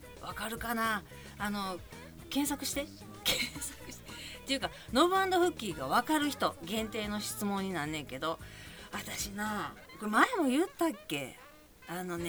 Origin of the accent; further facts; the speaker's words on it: Kansai, Japan; 関西人やからなんかおもろい漫才知ってんのかみたいな感じでふっかけてきやがって